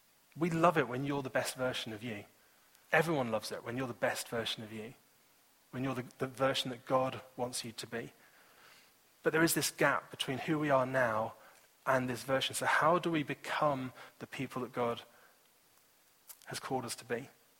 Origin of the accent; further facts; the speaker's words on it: Chorleywood, East of England, United Kingdom; also born or lived in Scotland; on that year we moved house from Scotland down to a place called Chorley Wood. And this is in the Chess Valley, so between a place called Chorley Wood and Little Chalfont.